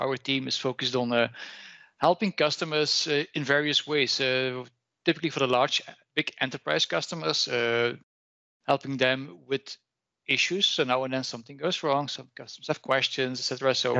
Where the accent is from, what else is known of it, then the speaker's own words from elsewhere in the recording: Netherlands; accent: Dutch; English is a second language; Must be that my Dutch accent.